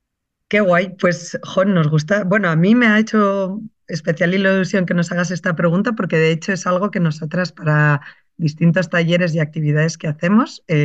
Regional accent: Lodosa, Castile and León, Spain; me acuerdo de estar en Lodosa, en mi pueblo, es un pueblito pequeño de la provincia de Burgos, de estar enfrente de la fragua, que al lado estaba la casa de mis abuelos

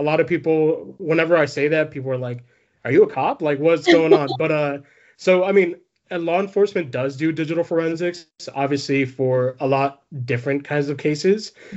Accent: San Diego, California, United States; So I actually grew up like right around the corner from there. Born and raised in San Diego. I went to Chula Vista High School.

